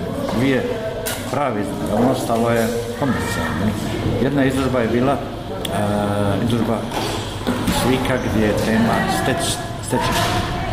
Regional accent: Tešanj, Federation of Bosnia and Herzegovina, Bosnia & Herzegovina; born there; Meni je Goražde moja domovina. Ja sam rođen u Tešnju

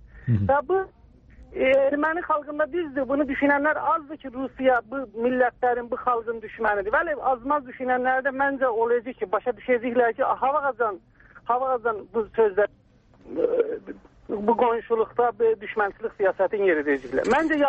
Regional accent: Tabriz, East Azerbaijan, Iran; Mən Təbrizdənəm

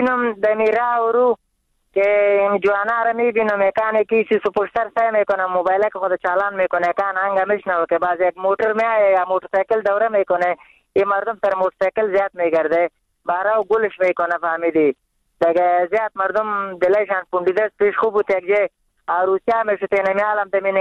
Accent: Afghanistan; من افغان هستم،

